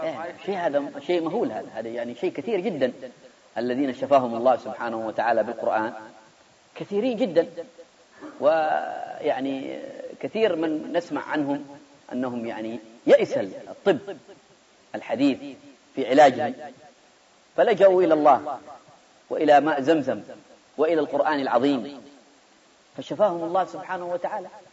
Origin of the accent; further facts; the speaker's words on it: Jeddah, Makkah Province, Saudi Arabia; أنا أعرف طبيب الآن عندنا في جدة